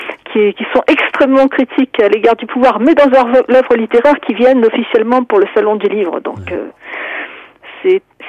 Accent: France; first language Russian; also born or lived in Moscow, Russia; Je suis née à Moscou et je suis venue en France avec mes parents. Donc, j'ai fait toute ma scolarité en France.

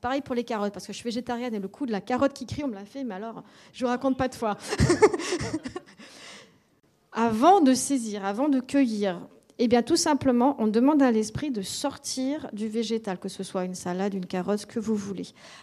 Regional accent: Grenoble, Auvergne-Rhône-Alpes, France; now in mountains; Moi, je suis grenobloise, je vis en montagne

